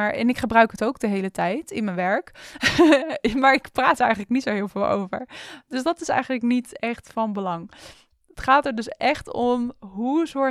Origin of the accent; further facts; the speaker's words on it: Rotterdam, South Holland, Netherlands; accent: Rotterdam; Even grappig gezegd, hè, met mijn Rotterdamse accent.